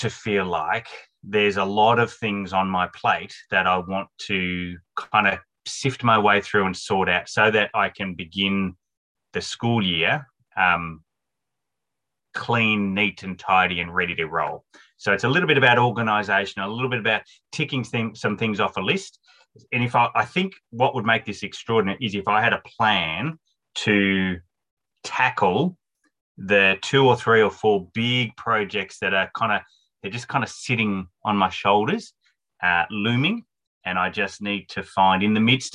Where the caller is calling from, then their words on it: Australia; I'm tuning in from Australia.